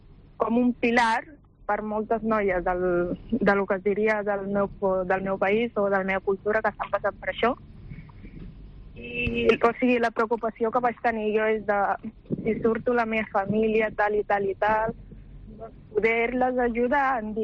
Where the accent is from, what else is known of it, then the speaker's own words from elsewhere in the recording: Gambia; Jo soc de Gàmbia